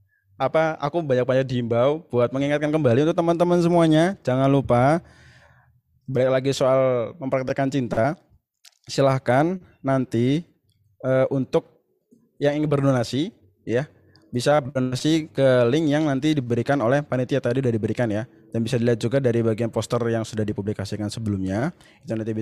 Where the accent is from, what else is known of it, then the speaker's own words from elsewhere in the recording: Bekasi, West Java, Indonesia; Oh Bekasi, saya juga dari Bekasi BTW